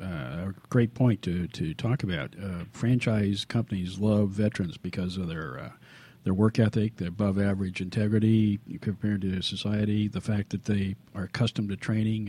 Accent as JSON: {"language": "English", "region": "Nebraska", "country": "United States", "said": "Well, I'm from Nebraska, so I got to check."}